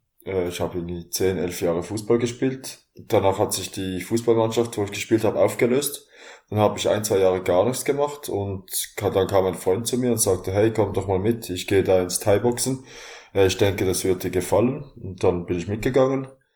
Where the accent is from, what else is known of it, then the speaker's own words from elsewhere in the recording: Basel, Basel-Stadt, Switzerland; bin 32 Jahre alt, ich komme aus Basel, aus der Schweiz.